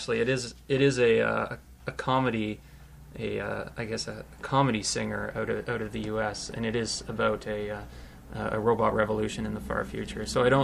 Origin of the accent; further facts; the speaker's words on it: Barrie, Ontario, Canada; now in Kitchener-Waterloo, Canada; I'm actually from Barrie, just north of Toronto. I came to KW to do an undergraduate and then master's degree in mechatronics.